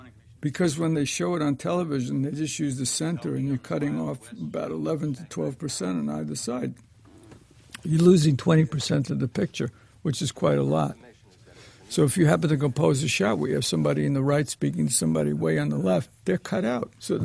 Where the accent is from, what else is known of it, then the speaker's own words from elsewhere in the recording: East, United States; I mean, I love the West. I'm from the East, but I've came to like the West